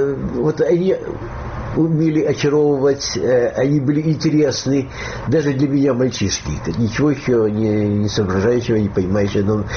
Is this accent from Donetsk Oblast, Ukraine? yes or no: no; Odesa, Odesa Oblast, Ukraine; Нет, я одессит. Извините, я одессит.